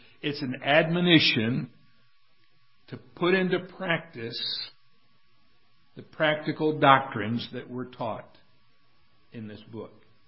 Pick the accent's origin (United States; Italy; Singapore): United States; I am one who is very grateful for my heritage as an American. But I am also one who is deeply saddened as an American today.